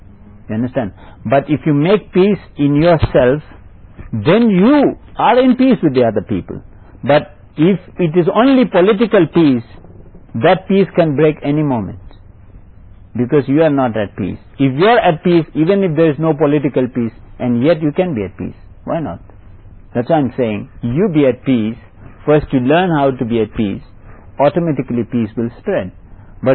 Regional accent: India; also born or lived in Myanmar; And because I'm an Indian, we have politics in our blood.

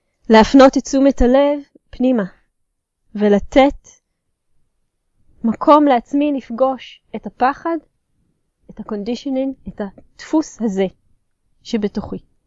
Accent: Jerusalem, Jerusalem District, Israel; אז חשוב לציין כאן שאני גדלתי בירושלים, גרתי בירושלים עד לפני בערך 10 שנים

